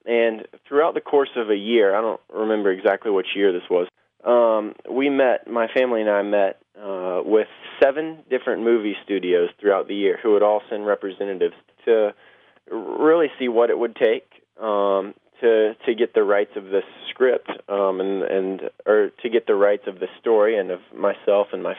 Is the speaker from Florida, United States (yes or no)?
yes; Pensacola, Florida, United States; And also growing up in Pensacola and seeing the Blue Angels, which is the Navy's air show team, has really, I thought, was pretty cool.